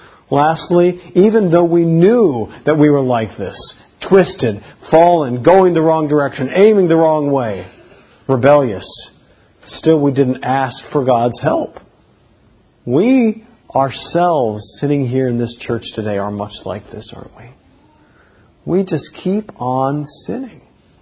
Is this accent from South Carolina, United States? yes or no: yes; South Carolina, United States; Down south where I grew up in South Carolina, there's this vine called kudzu.